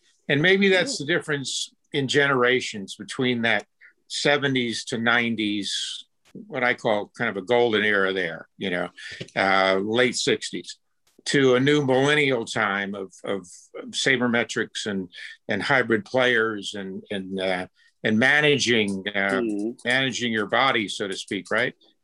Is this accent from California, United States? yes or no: no; Tampa, Florida, United States; a lot of people know the story of me being growing up in Tampa, Florida, and being a bat boy for the Brooklyn Dodgers in 56.